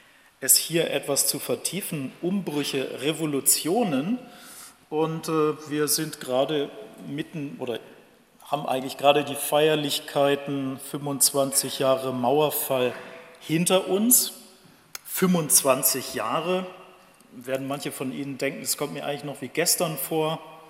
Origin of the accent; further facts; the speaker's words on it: Cologne, North Rhine-Westphalia, Germany; Es ist ja irgendwie doch was Besonderes an einem 11. November als Kölner.